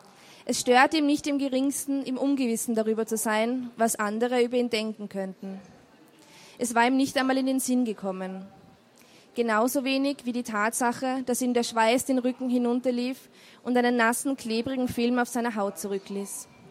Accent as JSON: {"language": "German", "country": "Austria", "said": "abgesehen jetzt von meiner Heimat Österreich"}